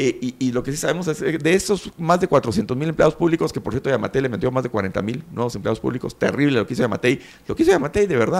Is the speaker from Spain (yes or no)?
no; Guatemala